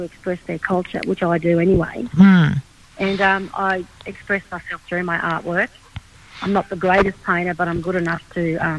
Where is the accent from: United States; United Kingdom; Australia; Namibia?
Australia; Moree, New South Wales; And I'm originally from Moree, and I do a lot of stuff in reflection to where I grew up.